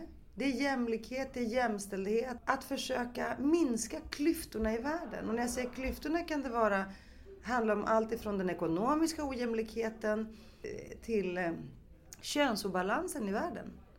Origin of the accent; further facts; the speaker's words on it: Rinkeby, Stockholm County, Sweden; jag kommer ju från Rinkeby, att sjunga ut som kvinna, det har sitt pris.